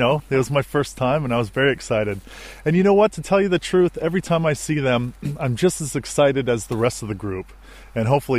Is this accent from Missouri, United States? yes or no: no; Colorado, United States; I'm from Colorado, and I went to school in Anchorage